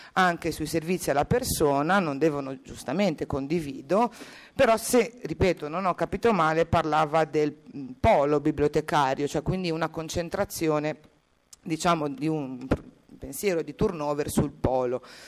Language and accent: Italian; Genoa, Liguria, Italy; Io come genovese non ero neanche a conoscenza di molte di queste iniziative